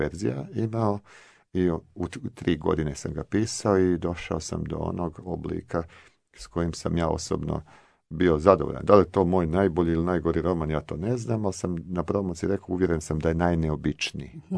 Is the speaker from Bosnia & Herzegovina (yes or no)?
no; Slavonia, Croatia; Ja sam rođeni Slavonac, ali ja sam iz ove zapadne Slavonije